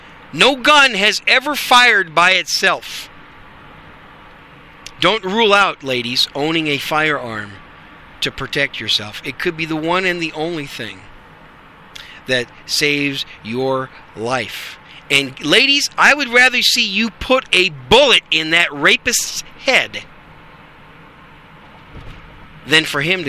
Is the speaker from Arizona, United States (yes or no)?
no; Wisconsin, United States; Waukesha is in Wisconsin, my home state.